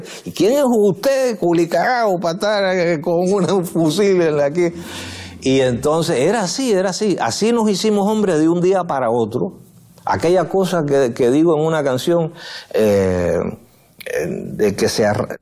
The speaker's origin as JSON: {"language": "Spanish", "town": "San Antonio de los Baños", "region": "Artemisa", "country": "Cuba", "tie": "born or raised there", "said": "las bases de aquí de La Habana, de San Antonio de los Baños, que es mi pueblo."}